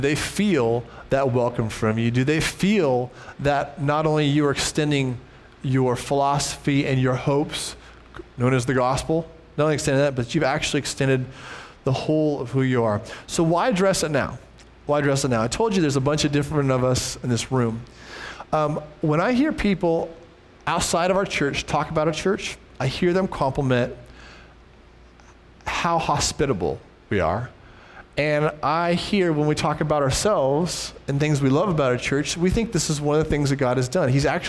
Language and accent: English; United States; being American and all, I walk in and I'm just so struck immediately by what I see